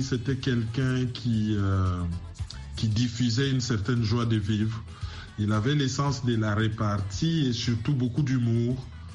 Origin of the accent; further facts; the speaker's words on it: DR Congo; la République démocratique du Congo, mon pays d'origine